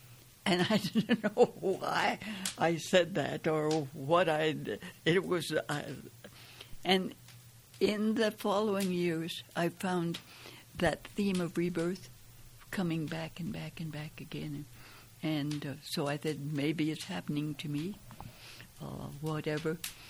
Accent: south of France, France; now in United States; we went over very wonderfully to the south of France, and so I was raised in Gun.

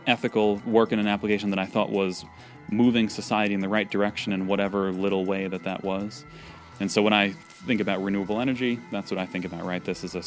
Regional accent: New York, United States; Yeah. I grew up on Long Island, and I went to a year of college in Manhattan College, which is actually in the Bronx.

